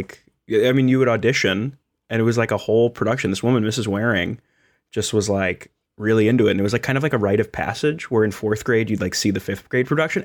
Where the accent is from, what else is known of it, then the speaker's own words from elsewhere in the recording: New York, United States; I grew up on Long Island, so we'd go to see Broadway shows